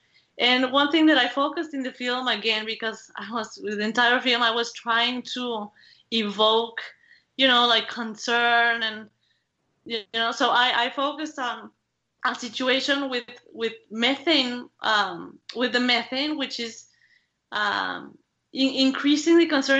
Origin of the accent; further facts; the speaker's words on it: Mexico; I am from Mexico, and in Mexico, people love telenovelas.